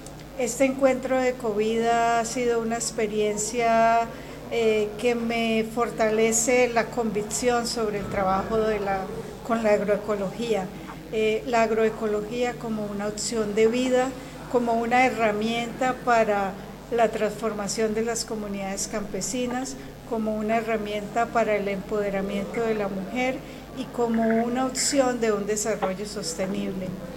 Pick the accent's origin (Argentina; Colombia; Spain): Colombia; soy de Colombia